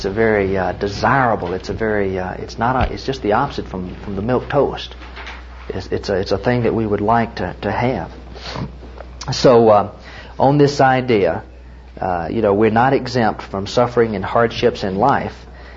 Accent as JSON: {"language": "English", "region": "Tennessee", "country": "United States", "said": "I came from Tennessee, and it's the idea in Tennessee of where the TVA, Tennessee Valley Authority, they dammed up water and so forth."}